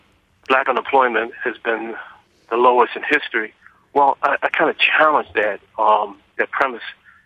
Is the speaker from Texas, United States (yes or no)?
no; Newark, New Jersey, United States; the Home Depots that are springing up in the place like where I grew up in Newark, New Jersey.